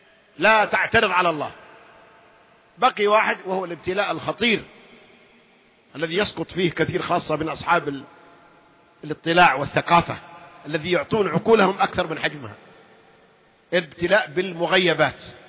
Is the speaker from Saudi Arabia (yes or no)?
yes; Saudi Arabia; إلا عندنا في السعودية يمكن أكثر عشان الرجال أكثر من النسوان